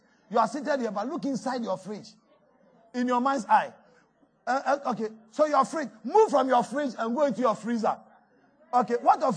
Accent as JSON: {"language": "English", "country": "Ghana", "said": "Lord, I came from Ghana to this place."}